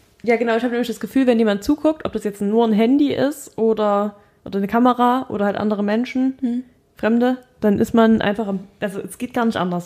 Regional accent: Germany; ich komme aus Deutschland.

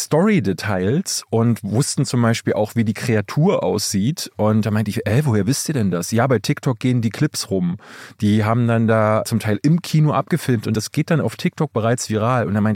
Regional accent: East Germany, Germany; nee, ich bin ja in der DDR groß geworden. Das heißt, wir hatten DDR-Fernsehen.

